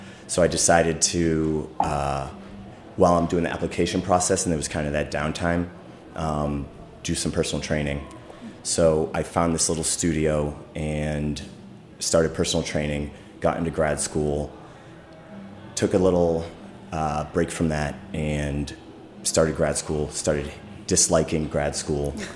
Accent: Boston, Massachusetts, United States; moved away as an adult; now in Washington, United States; So I started out as, I came to DC from Boston.

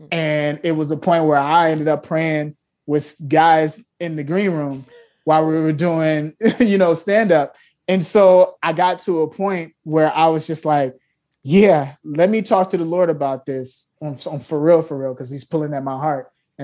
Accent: Chicago, Illinois, United States; also born or lived in Los Angeles; just tell my story of growing up in Chicago, growing up in LA, growing up with all these things and showing how my faith brought me through.

